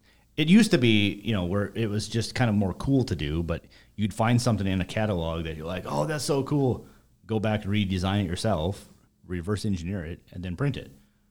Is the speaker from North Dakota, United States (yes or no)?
yes; North Dakota, United States; I think I was a sophomore in high school. I grew up in North Dakota.